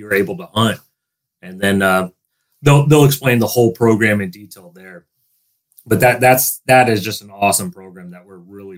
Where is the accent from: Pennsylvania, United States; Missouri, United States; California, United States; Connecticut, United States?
California, United States; which is something, you know, as a Californian is kind of uncommon, and especially again in Southern California, very rare.